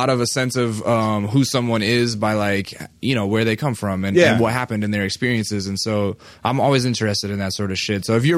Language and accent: English; New York, United States; growing up in New York, you're very aware of your surroundings because it seems like someone's always trying to get over on you or something back then.